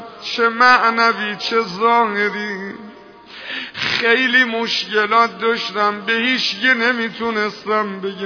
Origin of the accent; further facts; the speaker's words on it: Iran; خدا به ما ایرانی ها لطف کرد که قبر او رو تو مملکت ما قرار داده.